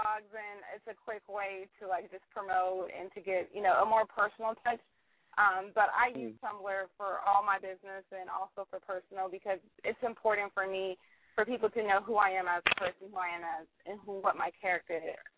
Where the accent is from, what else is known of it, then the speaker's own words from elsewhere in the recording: San Diego, California, United States; Well, right now, everything is solely based in San Diego, since this is my hometown